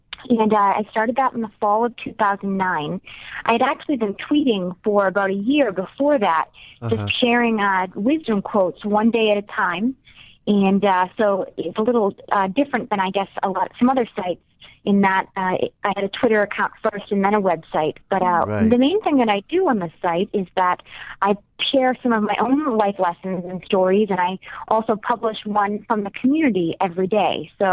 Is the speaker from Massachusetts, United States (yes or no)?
yes; Massachusetts, United States; it's much different from the experience of growing up in Massachusetts on the East Coast, that's for sure.